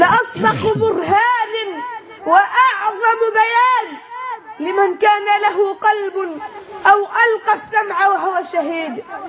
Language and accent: Arabic; Egypt; اللهم اجعل بلدنا مصر أمن الأمان رخاء سخاء